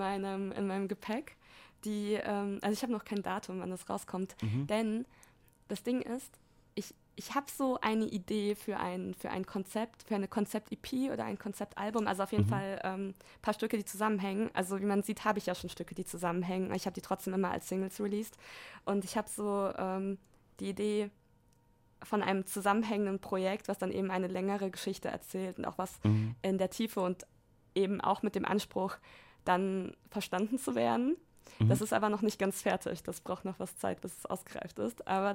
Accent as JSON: {"language": "German", "country": "Germany", "tie": "born there", "said": "Nee, ich wurde in Deutschland geboren. Ich bin die erste Person in meiner Familie, die praktisch in Deutschland geboren wurde."}